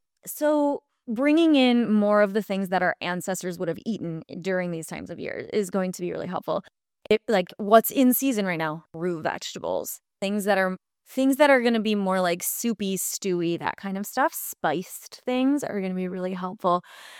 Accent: Michigan, United States; I'm from Michigan.

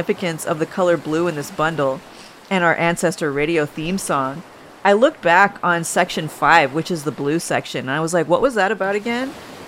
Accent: Manitoba, Canada; now in Toronto, Canada; Growing up in Manitoba, I dreamt of going to Montreal and studying music there.

